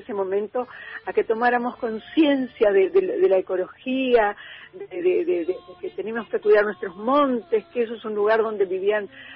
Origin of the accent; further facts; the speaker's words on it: San Antonio, Misiones, Argentina; el que fundó mi pueblo, San Antonio, fue un paraguayo.